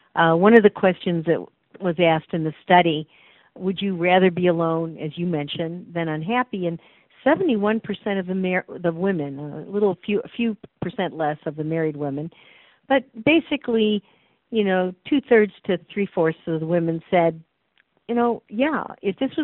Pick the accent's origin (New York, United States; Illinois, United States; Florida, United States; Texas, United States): Illinois, United States; Chicago; now in Seattle, United States; where I've lived for a very long time. although I grew up in Chicago and got educated in the East Coast, so been around the country some.